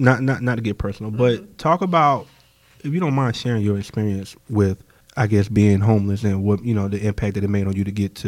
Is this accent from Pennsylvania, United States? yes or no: no; Goldsboro, North Carolina, United States; I'm not from here originally. Mm-hmm. I'm from Goldsboro, North Carolina.